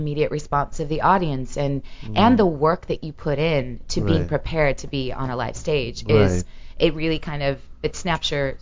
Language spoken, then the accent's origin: English; Missouri, United States; moved away; Yeah, the show me state. Go ahead, Sam, make a joke. I got it pretty bad when I first moved here. I needed to get rid of those license plates immediately.